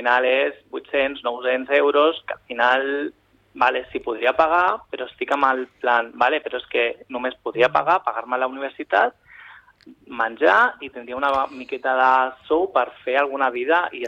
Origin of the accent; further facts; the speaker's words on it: Vilanova i la Geltrú, Catalonia, Spain; No, jo soc de Vilanova.